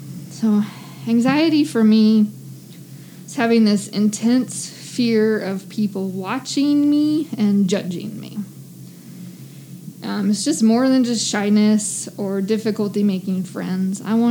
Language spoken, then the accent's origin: English; Bakersfield, California, United States; now in Madera, United States; I was born and raised in Bakersfield. It's a couple hours south of Fresno, where we are now. Or Madera, where we are now.